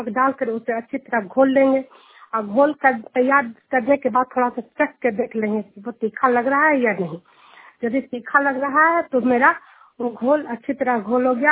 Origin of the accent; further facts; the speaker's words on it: Hilsa, Bihar, India; मैं जुनियर गांव हिलसा प्रखंड नालंदा जिला की निवासी हूँ